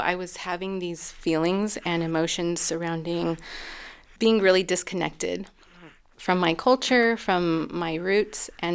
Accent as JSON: {"language": "English", "region": "the South", "country": "United States", "tie": "born or raised there", "said": "I'm Mexican American, born in the U.S., and also have some German European roots in me as well. But definitely identify strongly with the Mexican-American roots that are within me. And so feeling especially disconnected from those and my place of birth and where I grew up in the South"}